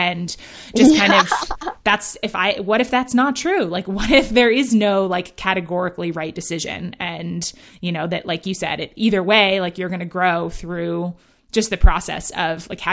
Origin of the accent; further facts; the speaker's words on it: Manhattan, New York, United States; also born or lived in London, United Kingdom; I grew up in Manhattan and in London, had never, you know, being outdoors, being in nature is not something that my parents ever cared about or valued.